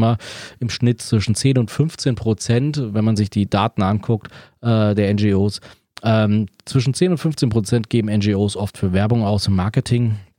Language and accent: German; East Germany, Germany; born there; Ja, ich bin im Osten geboren, in einem Land, was ich mal Deutsche Demokratische Republik nannte.